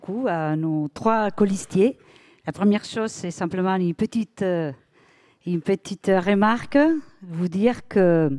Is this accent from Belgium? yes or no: no; Spain; now in France; Je suis espagnole d'origine. La France, elle m'a donné énormément d'opportunités. J'ai passé mes diplômes ici